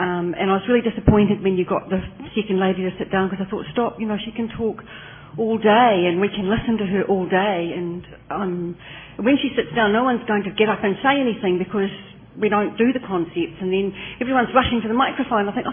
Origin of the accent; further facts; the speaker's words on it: New Zealand; I'm from New Zealand, and it's just wonderful to be here